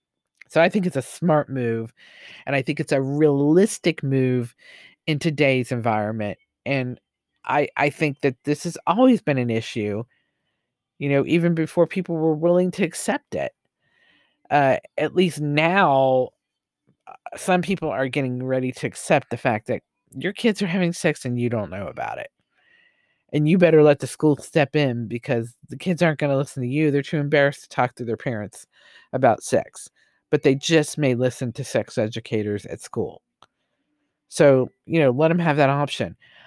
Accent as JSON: {"language": "English", "country": "Mexico", "said": "In my case, I come from Mexico. It's taboo for kids to talk to their parents about these topics, which, you know, widely Catholic country, right?"}